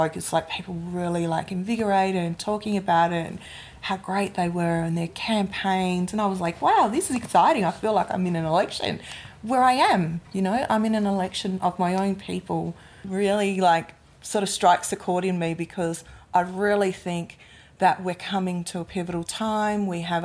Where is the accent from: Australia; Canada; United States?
Australia; Western Australia; even my home state of Western Australia